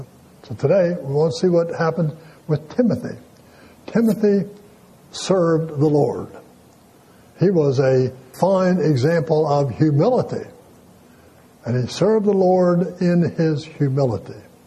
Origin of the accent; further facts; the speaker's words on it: Delaware, United States; In my hometown in Delaware